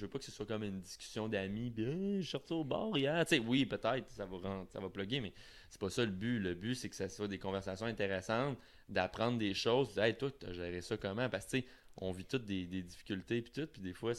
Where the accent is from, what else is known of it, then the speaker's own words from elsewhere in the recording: Saguenay, Quebec, Canada; Tu sais je viens du Saguenay là, je pense que ça vient de là